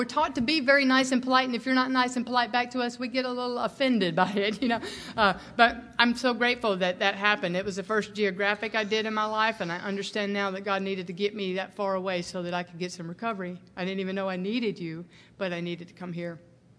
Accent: Mississippi, United States; now in Los Angeles, United States; when I came here, I had been growing up in Mississippi, backwoods Mississippi.

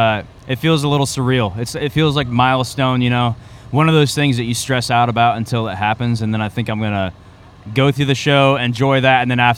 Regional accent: Canton, Illinois, United States; So, I'm from a very small town called Canton, Illinois. It's about an hour and 20 minutes from here. Southwest from here.

